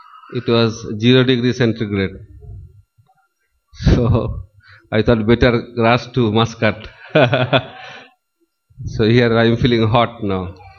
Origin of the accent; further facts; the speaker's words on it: Mayapur, West Bengal, India; So as I come from Mayapur Dham, it is my duty also speak on Chaitanya Mahaprabhu.